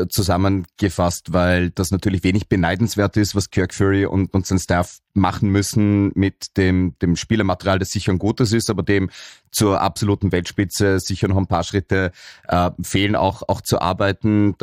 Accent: Austria; da sind wir als Österreicher wahrscheinlich noch ein Stückchen davon entfernt?

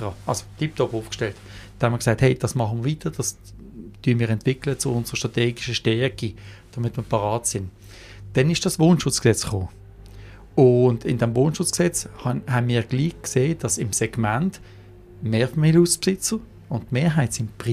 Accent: Basel, Basel-Stadt, Switzerland; Ich bin in Basel Stadt geboren und aufgewachsen.

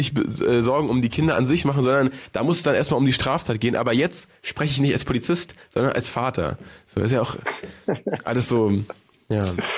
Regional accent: Germany; Wie als Deutsche? Wie sind wir, Steiger? Wie ticken wir als Deutsche? Weißt du, bei der WM, da sind wir Deutschen

